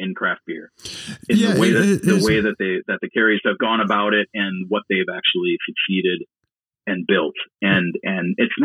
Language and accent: English; Wisconsin, United States; because I'm from Wisconsin. I love Wisconsin. I love Wisconsin beer.